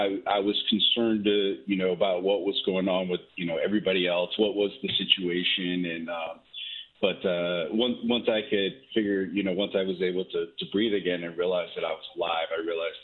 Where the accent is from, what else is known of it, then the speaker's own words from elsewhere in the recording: Virginia, United States; Well, I am from Northern Virginia, and during the beginning weeks of my senior year, we experienced September 11th